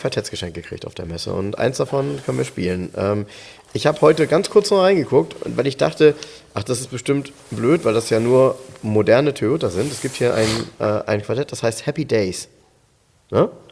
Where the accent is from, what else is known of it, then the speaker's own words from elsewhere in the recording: Germany; Und ich sagte, ich komme aus Deutschland und wollte mir den Wagen angucken